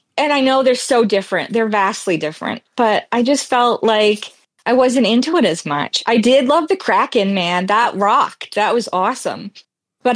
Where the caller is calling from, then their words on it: Montana, United States; I'm calling from Montana